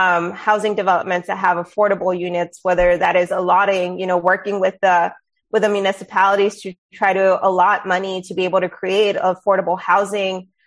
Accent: Laredo, Texas, United States; my hometown of Laredo, which is where I live

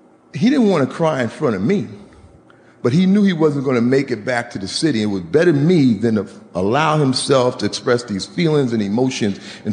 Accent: New York City, New York, United States; So I grew up in New York City, between Harlem and the Bronx.

